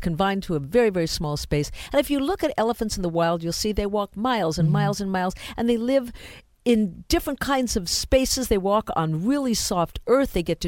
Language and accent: English; Greece; English is a second language; now in United States; And I moved here from Greece. I moved to Venice, and I saw a lot of animals on the street, and it was really awful.